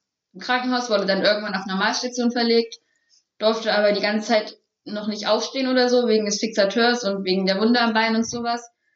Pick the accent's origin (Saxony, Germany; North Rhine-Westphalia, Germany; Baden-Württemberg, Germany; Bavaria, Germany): Saxony, Germany; Dresden; Ach, aus Dresden. Genau, Dresden, Sachsen.